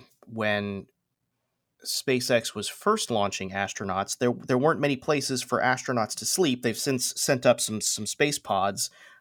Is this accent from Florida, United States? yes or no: yes; Florida, United States; I grew up in South Florida watching shuttle launches